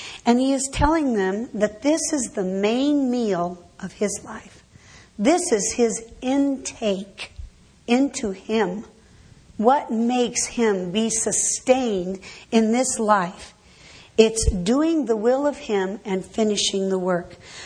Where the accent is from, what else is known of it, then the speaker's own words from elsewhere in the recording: Colorado, United States; I was raised in Colorado. I love the beauty of them.